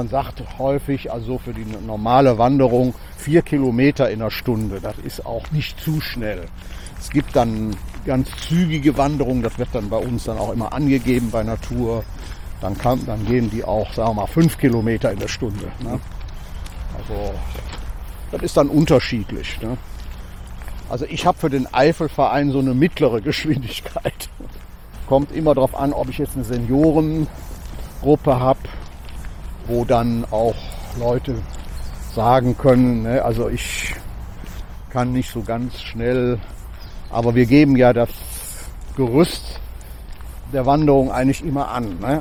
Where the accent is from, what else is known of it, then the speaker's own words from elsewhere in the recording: Cologne, North Rhine-Westphalia, Germany; als Kölner